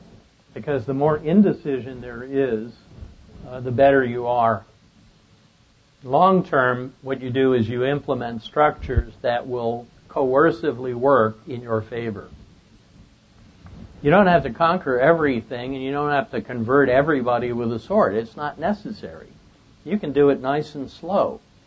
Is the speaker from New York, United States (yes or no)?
yes; Queens, New York, United States; because I come from Queens, I call it a protection racket